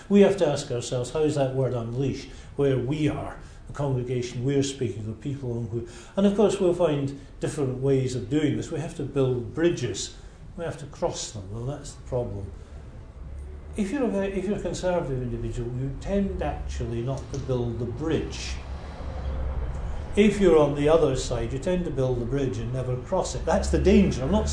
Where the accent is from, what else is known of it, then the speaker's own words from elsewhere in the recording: United Kingdom; although we're British, we don't do emotion very well